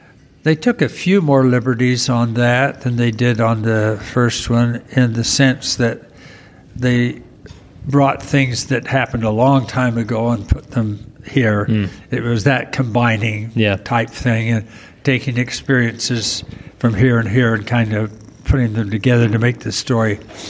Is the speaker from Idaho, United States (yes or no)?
yes; Idaho Falls, Idaho, United States; I mentioned that growing up in Idaho Falls, we had very limited contact with people of color.